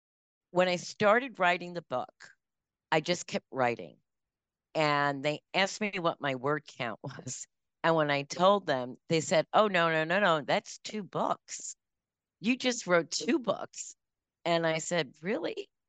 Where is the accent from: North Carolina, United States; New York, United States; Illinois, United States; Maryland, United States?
New York, United States; Long Island; I'm a New Yorker. The story starts and originates in New York, in Long Island. And as a New Yorker, understand that I said Long Island as one word.